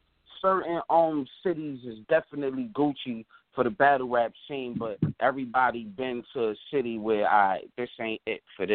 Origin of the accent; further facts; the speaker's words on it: New York City, New York, United States; You could probably tell I'm from New York just off with Brooklyn, born and raised, same shit.